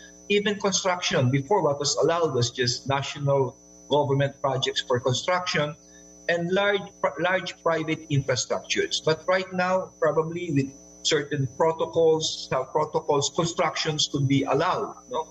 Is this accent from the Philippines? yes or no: yes; Mandaluyong, Metro Manila, Philippines; I'm from Mandaluyong.